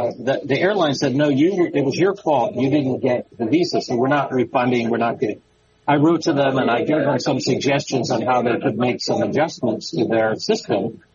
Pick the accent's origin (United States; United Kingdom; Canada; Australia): United States; So I'm American. I need a visa for Vietnam.